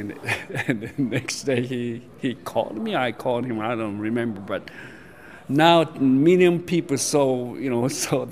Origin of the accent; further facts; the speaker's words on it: Tokyo, Japan; English is a second language; also born or lived in Odessa, Texas; I have very limited vocabulation. I'm from Tokyo.